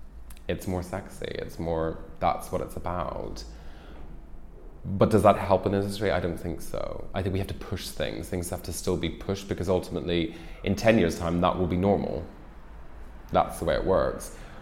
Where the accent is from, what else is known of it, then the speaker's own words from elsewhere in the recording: Ireland; I'm originally Irish, and I grew up there.